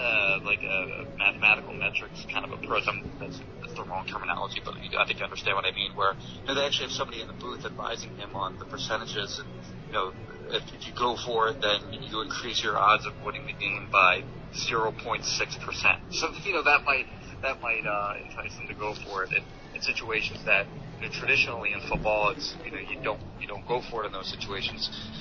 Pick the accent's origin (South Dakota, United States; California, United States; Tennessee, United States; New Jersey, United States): New Jersey, United States; it was in negative temperatures. So it was cold, and I'm from New Jersey, so it's not like I'm completely, you know, ignorant to cold weather. We have it there too.